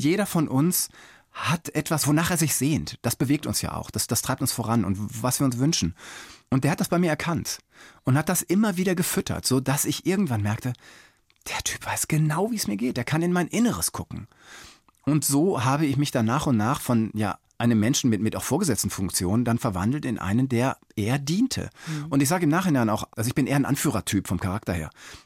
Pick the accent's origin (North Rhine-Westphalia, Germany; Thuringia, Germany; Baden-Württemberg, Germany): North Rhine-Westphalia, Germany; Detmold; bin dann zurück in meine Heimatstadt Detmold in Ostwestfalen zu meinen Eltern gefahren.